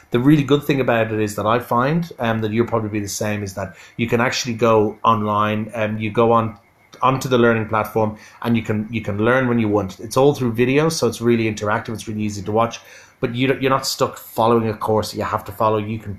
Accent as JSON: {"language": "English", "country": "Ireland", "accent": "Irish", "said": "People love hearing my Irish accent. I hear that all the time."}